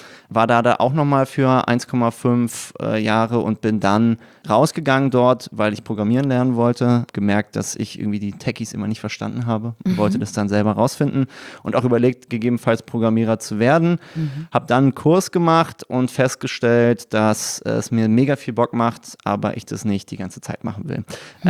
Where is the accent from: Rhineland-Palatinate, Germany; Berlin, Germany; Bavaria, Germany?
Berlin, Germany; Also, ich bin Berliner, deswegen auch Abi in Berlin gemacht.